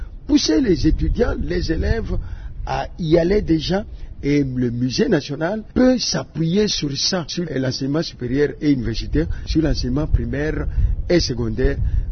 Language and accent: French; Kisangani, Tshopo, DR Congo; par exemple ici chez nous à Kisangani